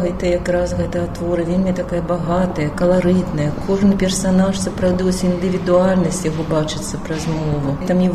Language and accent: Belarusian; Klimavichy, Mogilev Region, Belarus; я сама вось нарадзілася на Магілёўшчыне. Ось у Гарэцкага нават згадваецца вось Клімавіч, адкуль я родным.